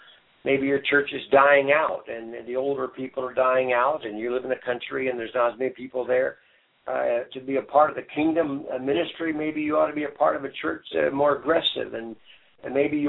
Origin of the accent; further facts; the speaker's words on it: Illinois, United States; now in Colorado, United States; I grew up in Illinois, and the water was so polluted there that I wouldn't dare eat a fish if it jumped in my boat.